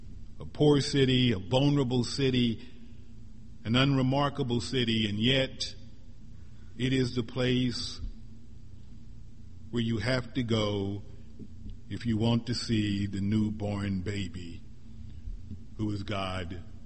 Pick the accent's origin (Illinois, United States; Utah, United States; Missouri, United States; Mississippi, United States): Missouri, United States; Not long after that, I was back in my home state of Missouri and went to Kansas City in the Kemper Arena.